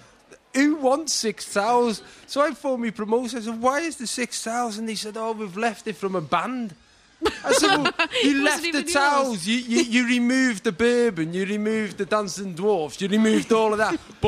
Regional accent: Liverpool, North West England, United Kingdom; I'm from Liverpool.

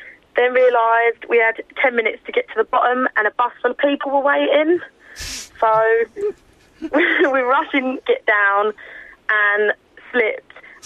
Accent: London, United Kingdom; I'm 23 and I'm from East London.

